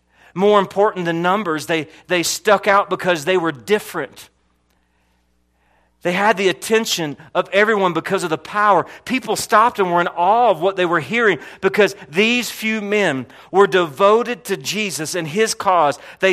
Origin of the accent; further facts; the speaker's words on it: Fleming Island, Florida, United States; now in Las Vegas, United States; I'm from Florida originally, came from a place called Fleming Island, never really saw a homeless person, never interacted with anything like that. Then I moved to Vegas, packed our bags, didn't know anyone, moved to Vegas